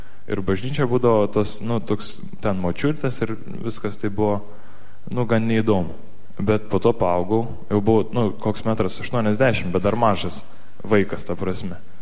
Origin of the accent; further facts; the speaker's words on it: Šiauliai, Šiauliai County, Lithuania; born there; Gimiau aš Šiauliuose